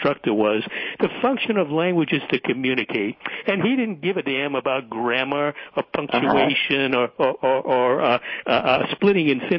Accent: Boston, Massachusetts, United States; I grew up in Boston

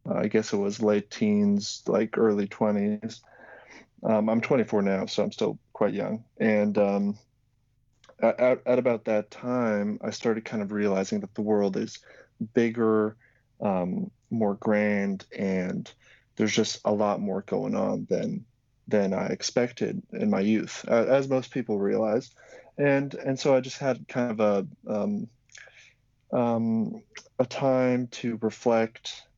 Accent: Slovakia; So I'm originally from Slovakia, and I come from a pretty Christian household and upbringing

